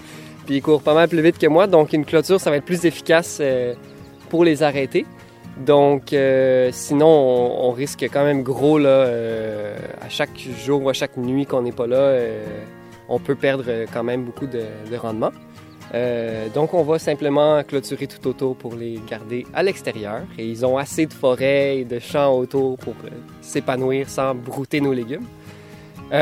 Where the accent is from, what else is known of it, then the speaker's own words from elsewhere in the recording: Montreal, Quebec, Canada; on a grandi en ville, à Montréal, puis on avait besoin d'avoir une place plus grande de la nature dans nos vies